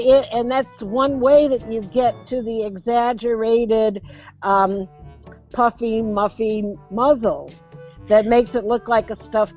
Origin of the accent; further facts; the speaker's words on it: California, United States; born there; I was born in California, but it was just kind of by circumstance